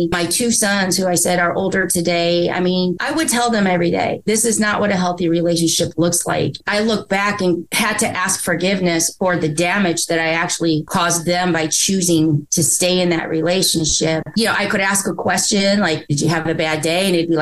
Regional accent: Indiana, United States; I'm from Indiana.

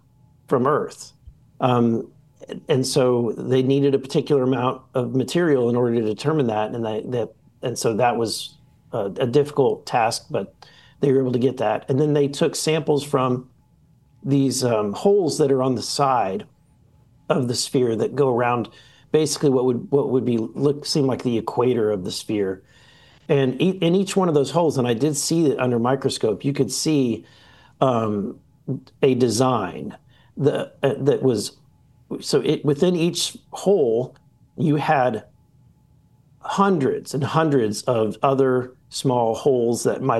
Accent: Missouri, United States; I'm not sure that I buy that theory, but again, I'm from Missouri.

